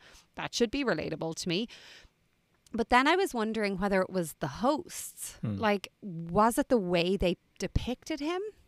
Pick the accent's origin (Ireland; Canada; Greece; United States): Ireland; And I love tea. I'm Irish. We love a cuppa.